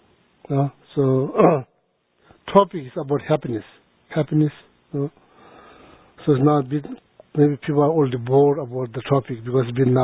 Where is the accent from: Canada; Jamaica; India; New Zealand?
India; Sikkim; now in United States; I was born in Sikkim, grew up in the monastery. I went to the monastery when I was 7 years old, grew up there.